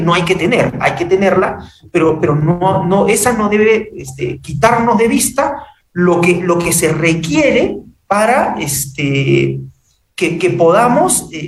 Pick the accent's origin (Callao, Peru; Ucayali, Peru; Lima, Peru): Lima, Peru; nosotros, como peruanos, como limeños, cambiemos absolutamente el chip